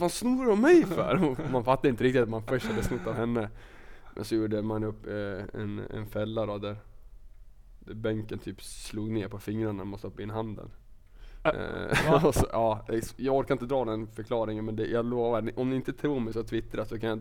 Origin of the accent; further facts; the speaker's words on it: Hällberga, Södermanland, Sweden; Min kompis, eller granne också för en del, i Hällberga där jag är uppvuxen.